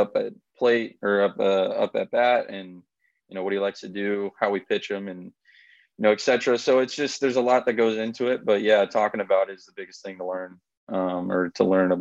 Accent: New England, United States; also born or lived in Grants Pass, United States; Like you mentioned, I was born in Grants Pass, and I don't really remember too much because we moved back to the East Coast when I was about two. So my whole life really that I remember has been in New England.

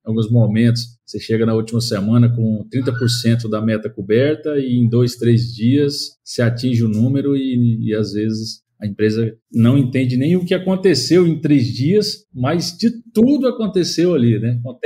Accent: Rondônia, Brazil; Eu sou nascido em Rondônia, eu sou rondoniense, me formei em 2012, né?

